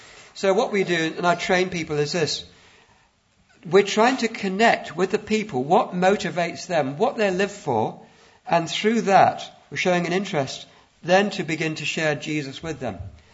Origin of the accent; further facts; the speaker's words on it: United Kingdom; I'm not Scottish, I'm Anglo-Welsh.